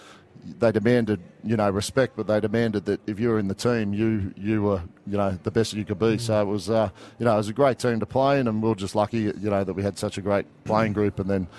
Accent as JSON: {"language": "English", "town": "Sunshine Coast", "region": "Queensland", "country": "Australia", "tie": "born or raised there", "said": "relocated back to my hometown, which is the Sunshine Coast."}